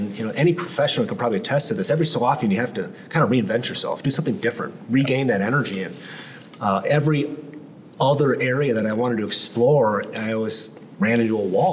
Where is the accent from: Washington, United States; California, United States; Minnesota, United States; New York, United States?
Minnesota, United States; I come from Minnesota.